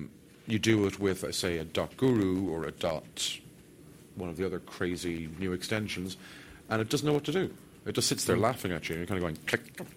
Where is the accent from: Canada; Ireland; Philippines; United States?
Ireland; first language English; It's grand. I'm Irish. I say it's grand. That's Irish for it.